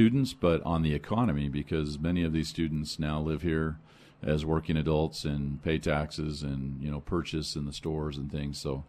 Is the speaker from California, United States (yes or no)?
yes; California, United States; Yes, I grew up in Southern California.